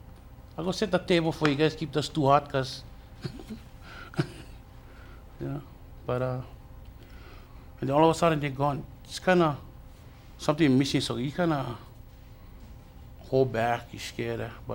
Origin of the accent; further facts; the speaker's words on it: Hawaii, United States; Because we're Hawaiian. We live in both worlds.